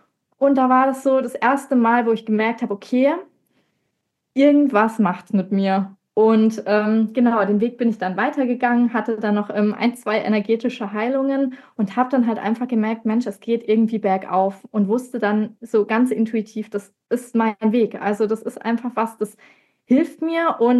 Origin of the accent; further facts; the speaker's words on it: Baden-Württemberg, Germany; ich komme aus der Nähe von Karlsruhe und ich bin 31 Jahre alt.